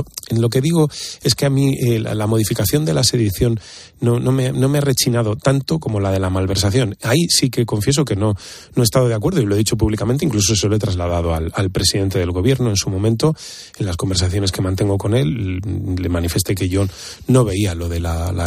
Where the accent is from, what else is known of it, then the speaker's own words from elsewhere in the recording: Valladolid, Castile and León, Spain; Yo me considero una persona más seria, quizá a lo mejor porque soy vallisoletano, soy sobrio